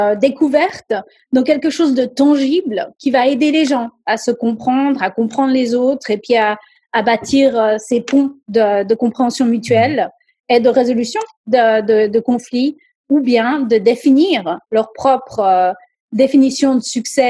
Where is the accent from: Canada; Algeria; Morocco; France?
Morocco; now in United States; En tant que Marocaine aux États-Unis.